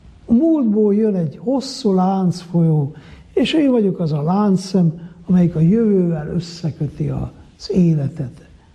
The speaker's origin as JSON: {"language": "Hungarian", "town": "Miercurea Ciuc", "region": "Harghita", "country": "Romania", "tie": "born or raised there"}